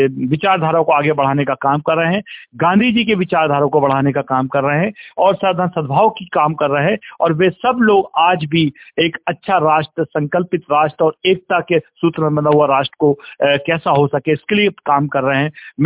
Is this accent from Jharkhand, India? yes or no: no; Chhindwara, Madhya Pradesh, India; हम छिंदवाड़ा से, मुझे आज भी याद है कि मैं कक्षा